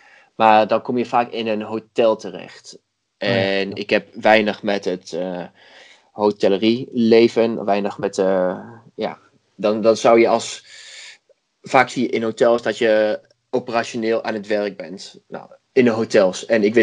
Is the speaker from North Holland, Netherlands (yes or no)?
no; Wierden, Overijssel, Netherlands; Ik kom uit Wierden. Op dit moment ben ik 24 jaar.